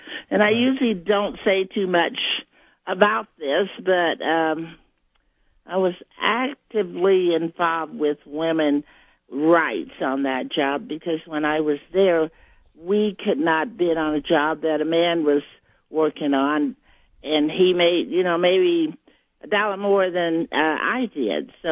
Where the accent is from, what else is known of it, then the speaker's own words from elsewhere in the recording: Indianapolis, Indiana, United States; moved away as an adult; now in Salt Lake City, United States; I am from Indianapolis. I was raised in Indianapolis, Indiana, and went to school, went to IUPUI, and worked there for many years. And then I relocated to Salt Lake City, Utah, in 1974